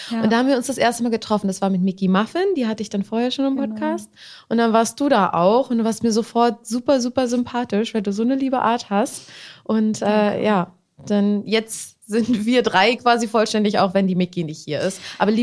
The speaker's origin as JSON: {"language": "German", "region": "Berlin", "country": "Germany", "tie": "born there", "said": "ich komme gebürtig aus Berlin."}